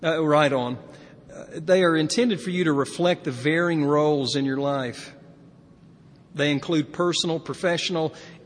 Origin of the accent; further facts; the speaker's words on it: the South, United States; accent: Southern; You can tell I'm from the South. I didn't put the G on it.